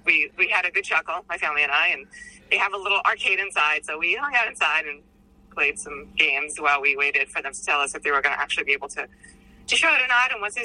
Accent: New York, United States; I mean, I grew up in New York, and I never heard of it.

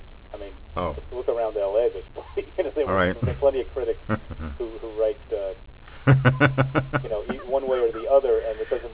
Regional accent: New York, United States; moved away as an adult; now in Los Angeles, United States; Well, I find, you know, since I relocated from New York to L.A., I read less because I used to do all the reading on the buses and trains.

